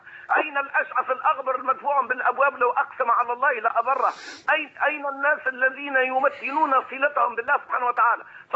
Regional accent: Tunisia; أنا العبد الضعيف من تونس،

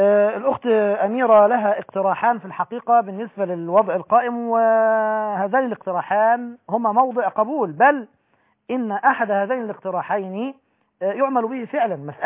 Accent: Aghour El Kubra, Qalyubia, Egypt; نحن في بلدتنا أجهور الكبرى التابعة لمركز صوخ قمنا بمثل هذا العمل

